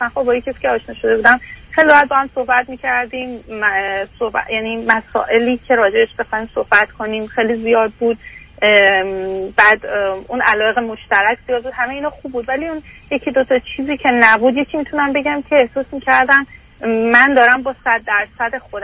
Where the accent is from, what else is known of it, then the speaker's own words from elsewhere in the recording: Iran; moved away as an adult; now in Canada; بعد از اینکه درسم لیسانس تموم شد تو ایران، برای ادامه تحصیل از ایران اومدم بیرون